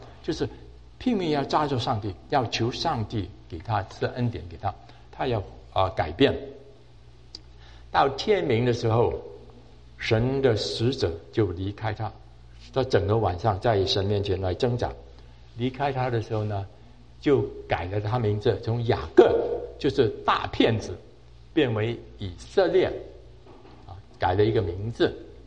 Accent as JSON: {"language": "Chinese", "country": "China", "moved": "yes", "said": "我们很多人都从国内过来，你们也都知道哈，中国的社会是多么诡诈"}